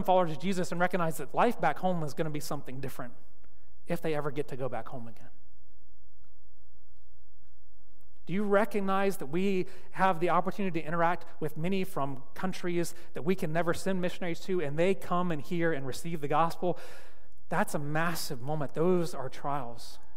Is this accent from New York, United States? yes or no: no; Vermont, United States; now in Indiana, United States; I came from Vermont, so winter for me is defined a little bit differently than winter here in Indiana.